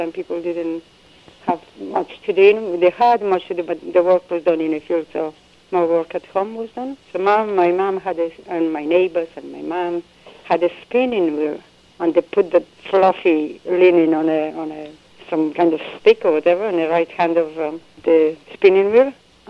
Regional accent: Poland; born there; English is a second language; I was born in Poland.

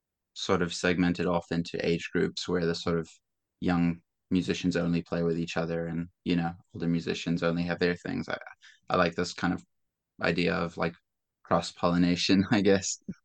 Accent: Zimbabwe; growing up in Zimbabwe, there's the music there that has, you know, I was hearing as a child and my whole upbringing.

